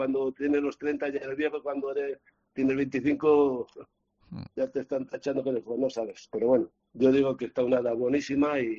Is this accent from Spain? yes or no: yes; Galicia, Spain; yo soy gallego, firmo en Madrid